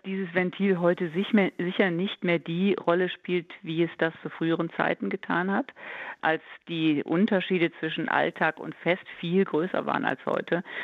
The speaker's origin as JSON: {"language": "German", "town": "Cologne", "region": "North Rhine-Westphalia", "country": "Germany", "said": "früher als Kind habe ich als Kölnerin Karneval ganz, ganz toll gefunden"}